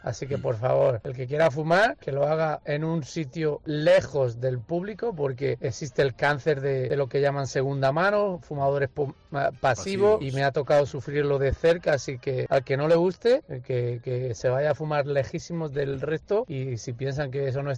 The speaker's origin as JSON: {"language": "Spanish", "town": "Murcia", "region": "Region of Murcia", "country": "Spain", "moved": "yes", "lives_now": "United States", "said": "de Murcia, llamo porque vivo en Estados Unidos más de 20 años"}